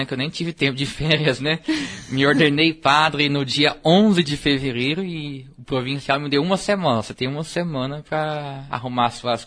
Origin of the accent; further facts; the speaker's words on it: Goiânia, Goiás, Brazil; Eu sou natural de Goiânia, né? Do estado de Goiás, né? Um bom goiano, né? O povo fala em Goiás, o goiano do pé rachado, né? Comedor de piqui, né? Então, mas já estou fora de Goiânia há 9 anos.